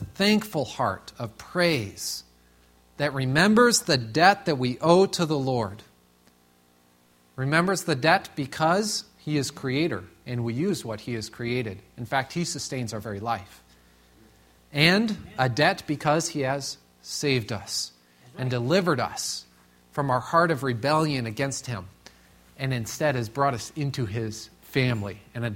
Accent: Tucson, Arizona, United States; I'm born and raised in Tucson, so you know, this is something that we're excited about, so we talk about it.

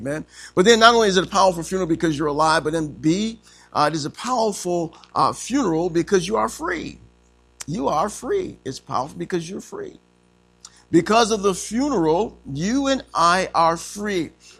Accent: United States; Because I'm American, I am free to live in America

